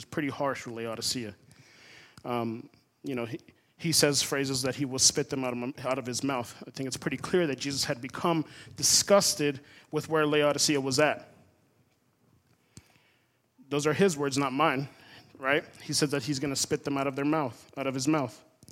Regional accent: Florida, United States; Now, I grew up in Florida. Brackish water is pretty common there, growing up in the swamps and stuff like that.

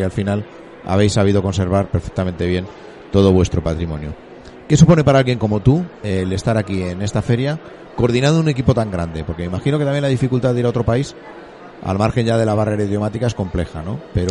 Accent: Madrid, Community of Madrid, Spain; en mi caso yo soy de Madrid, ¿no?

